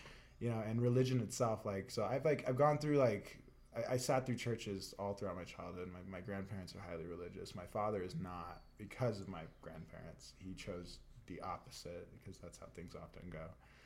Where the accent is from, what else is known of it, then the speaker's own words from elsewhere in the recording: the South, United States; because I grew up in the South. You know, I grew up in a place where you had to be religious or else you were part of the minority.